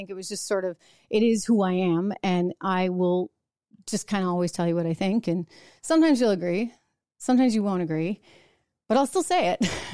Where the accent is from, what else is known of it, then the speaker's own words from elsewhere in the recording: New Hampshire, United States; But I grew up in New Hampshire where we really, like, both sides, by the way, Democrats and Republicans, we kept government on a short leash.